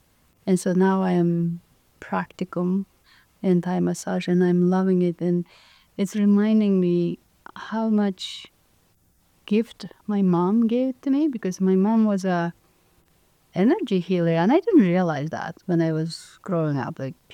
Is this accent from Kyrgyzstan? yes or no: yes; Kyrgyzstan; my parents were really non-sportive because, you know, I grew up in Kyrgyzstan, which is kind of, interestingly enough, sport wasn't part of it.